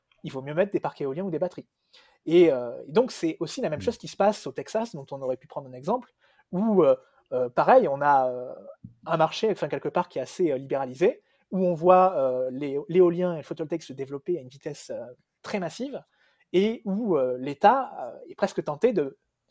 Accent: France; Nous, ce n'est pas forcément quelque chose qu'on voit chez nous en France, hein.

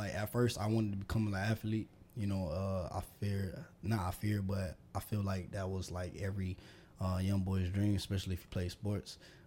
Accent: Cleveland, Ohio, United States; Yeah, I'm originally from Cleveland. Ohio. Yeah, okay. Midwest. So I got a lot of family up there.

